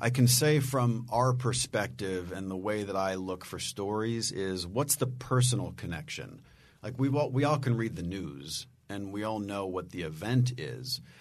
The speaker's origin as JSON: {"language": "English", "town": "Cleveland", "region": "Ohio", "country": "United States", "said": "I'm from Cleveland, Ohio."}